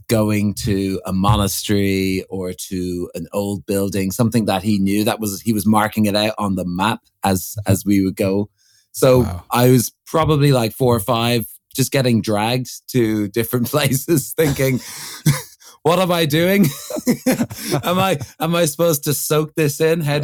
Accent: Ireland; also born or lived in London; I moved to Ireland when I was two, so one and a half actually.

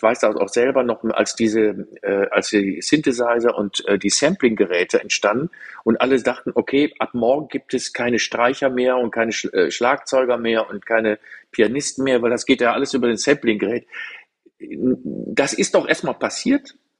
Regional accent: Germany; Also, wir sind ja auch Deutsche, wir haben ja erst immer die Angst vorweg, was kann da alles uns passieren?

